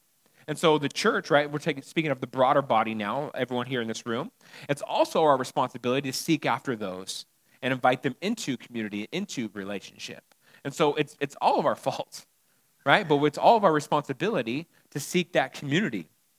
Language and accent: English; California, United States; moving to the South, it's different, right? There's membership here in churches. We're like coming from Southern California, it's like, well, we don't really have membership.